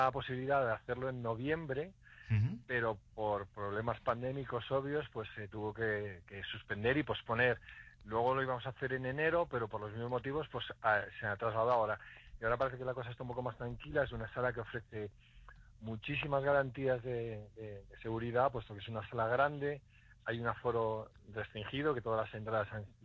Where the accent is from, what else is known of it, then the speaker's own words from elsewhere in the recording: Molina, Spain; excepto yo que soy de Molina